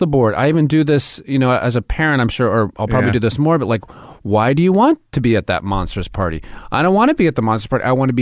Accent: New York, United States; now in Los Angeles, United States; I came from New York, and I'd never been on a studio lot.

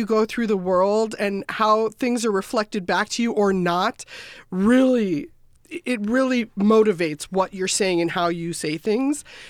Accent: Minnesota, United States; because I am from Minnesota, and I was born in January.

